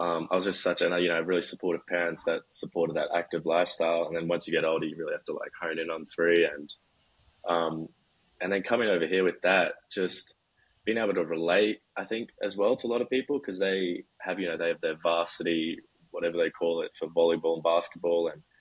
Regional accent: Brisbane, Queensland, Australia; Yeah, so... You know, pretty standard childhood, born in Brisbane. Dad is from Victoria, so just into footy.

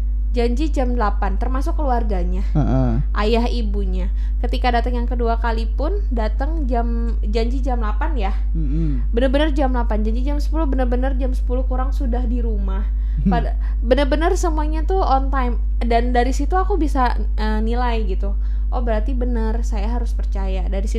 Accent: Bogor, West Java, Indonesia; bahkan dia orang Karawang, aku orang Bogor, dan aku di gunung, dia di laut gitu.

